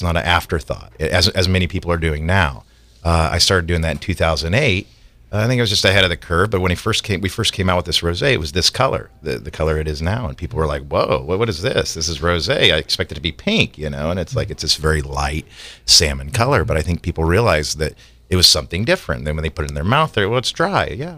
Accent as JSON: {"language": "English", "town": "Kokomo", "region": "Indiana", "country": "United States", "tie": "born or raised there", "said": "So the name of my hometown, Kokomo, Indiana, born and raised there."}